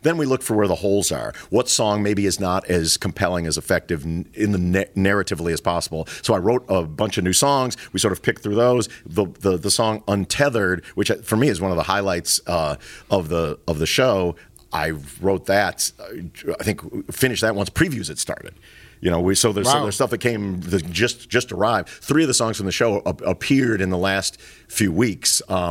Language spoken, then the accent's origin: English; Libertyville, Illinois, United States; I grew up in Libertyville, right?